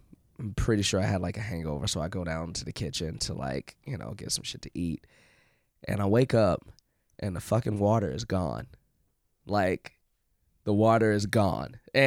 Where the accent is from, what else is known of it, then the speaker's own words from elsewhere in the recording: Chicago, Illinois, United States; Then we get to Provincetown, and mind you, I'm from Chicago. So, like, that's a big city, major city.